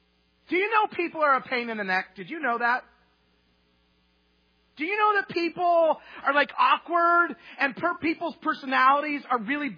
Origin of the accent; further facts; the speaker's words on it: Idaho, United States; would have my parents over and we'd eat roast beef and mashed potatoes because we're from Idaho.